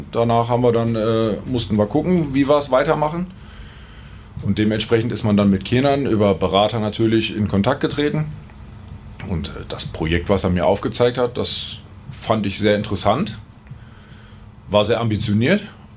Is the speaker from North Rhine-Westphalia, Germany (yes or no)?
yes; Iserlohn, North Rhine-Westphalia, Germany; born there; Also gebürtig komme ich aus Iserlohn